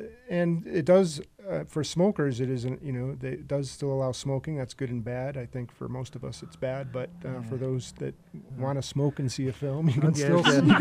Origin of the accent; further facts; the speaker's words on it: Massachusetts, United States; I grew up in Western Massachusetts.